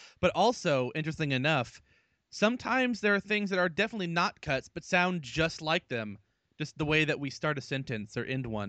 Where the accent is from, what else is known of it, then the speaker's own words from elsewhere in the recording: the South, United States; We're from the South. We have that Southern charm and politeness.